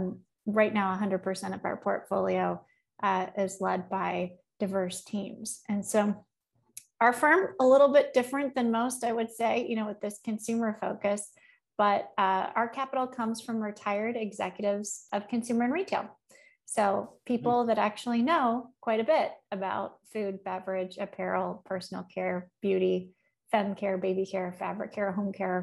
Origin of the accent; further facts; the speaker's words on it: Cincinnati, Ohio, United States; always from my hometown of Cincinnati, Ohio, which many VCs find hard to believe, but is true.